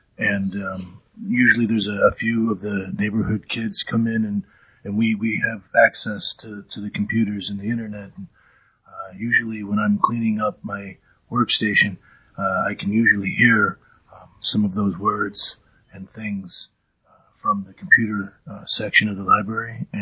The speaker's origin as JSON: {"language": "English", "town": "Kalamazoo", "region": "Michigan", "country": "United States", "said": "I'm good. I'm from Kalamazoo."}